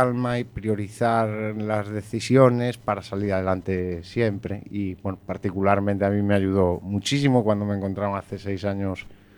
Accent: Ourense, Galicia, Spain; soy de Orense y me enseñaron a nadar allí en Orense, en Loira. Mi abuelo paterno era de Coruña y veníamos en verano aquí.

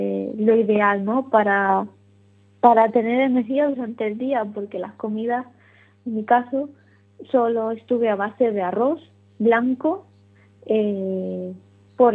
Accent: Lanzarote, Canary Islands, Spain; now in Bilbao, Spain; yo soy de Lanzarote, ¿no? Pero viviendo aquí en Bilbao

